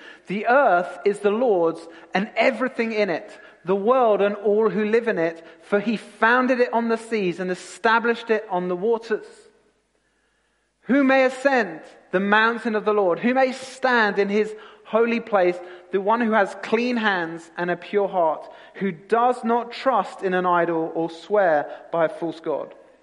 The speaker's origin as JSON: {"language": "English", "region": "London", "country": "United Kingdom", "tie": "born or raised there", "said": "See, I grew up in London, but with a passion for the sea."}